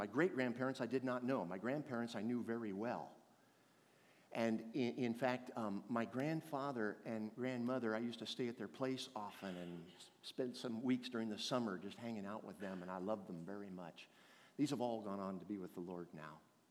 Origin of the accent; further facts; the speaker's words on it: San Jose, California, United States; I was a Bay Area boy. I grew up in San Jose.